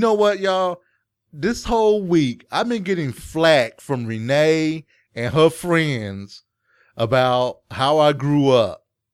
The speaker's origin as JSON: {"language": "English", "town": "Mount Airy", "region": "North Carolina", "country": "United States", "tie": "born or raised there", "said": "So I grew up in Mount Airy, North Carolina."}